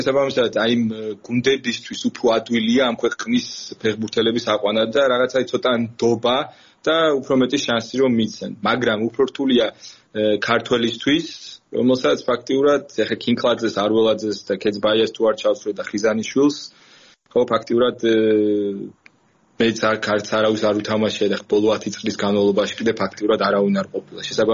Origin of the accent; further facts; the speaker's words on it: Rustavi, Kvemo Kartli, Georgia; ძალიან მადლიერი ვარ რუსთავში, სადაც დავიწყე იმ ჩემი ბავშვობა და ტრენერებით